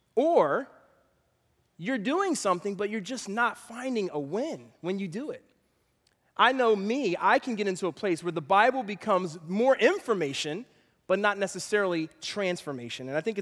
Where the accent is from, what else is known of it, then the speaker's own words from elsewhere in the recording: Philadelphia, Pennsylvania, United States; So I'm originally from Philadelphia, if you don't know that.